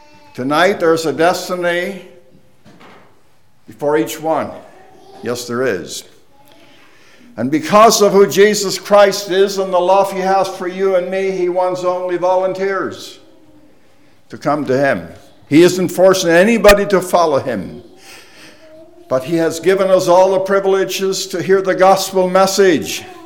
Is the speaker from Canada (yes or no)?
yes; Canada; I'm a Canadian, by the way.